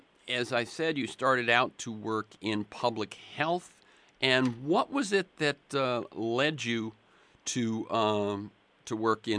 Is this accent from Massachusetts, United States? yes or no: yes; New Bedford, Massachusetts, United States; born there; Now, I was born in New Bedford.